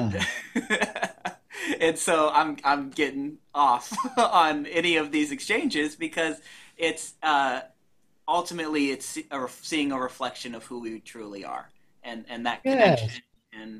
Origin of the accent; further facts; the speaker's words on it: United States; we're not British, we're American, so we're a little more rough with each other.